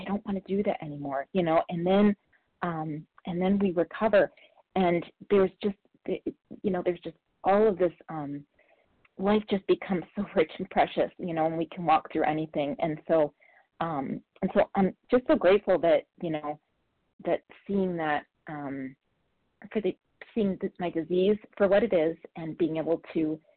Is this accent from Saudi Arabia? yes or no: no; Colorado, United States; I'm from Colorado.